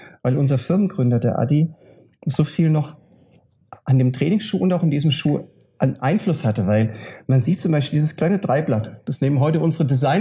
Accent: Offenbach, Hesse, Germany; Und bei Frankfurt Offenbach meine Heimatregion.

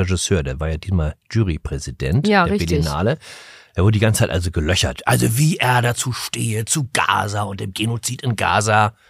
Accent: Hamburg, Germany; Ich bin ja in Hamburg groß geworden.

